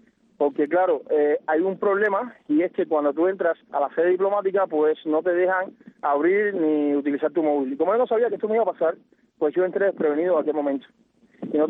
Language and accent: Spanish; Cuba; yo soy ciudadano cubano